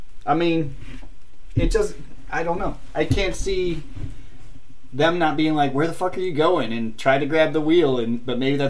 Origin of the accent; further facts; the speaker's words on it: Canton, Ohio, United States; I'm from Canton originally. Christina's from that same area. So we're Ohio people, so this is kind of a hometown thing.